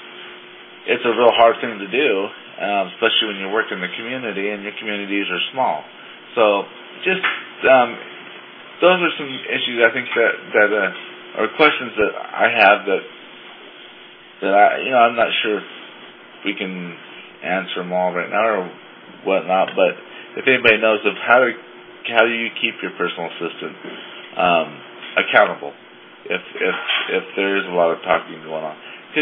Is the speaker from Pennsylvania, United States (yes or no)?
no; Washington, United States; And so I was wondering if I'm from Washington State as well